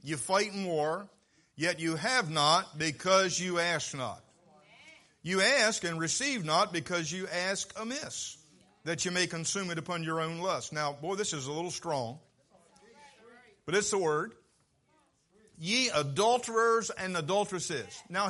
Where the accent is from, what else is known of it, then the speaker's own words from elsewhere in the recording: Vienna, Maryland, United States; I was born and raised in Vienna, and I'm trying hard to do something about Dorchester County coming out in me. My wife gave me a visa to come to Wicomico, and so far it's not been expired.